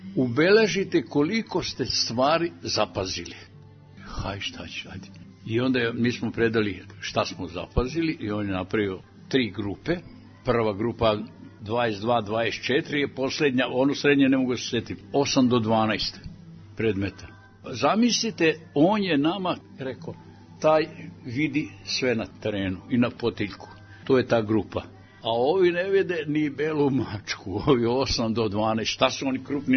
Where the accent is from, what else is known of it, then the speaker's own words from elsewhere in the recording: Kikinda, Vojvodina, Serbia; Iz Kikinde.